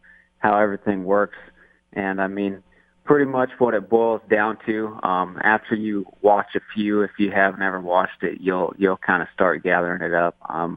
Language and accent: English; Oregon, United States; it's just that's a camp that they put on near where I grew up in Oregon.